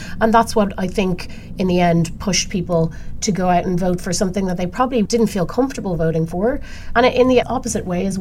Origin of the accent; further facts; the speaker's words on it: Ireland; as you know, I'm an Irish human rights person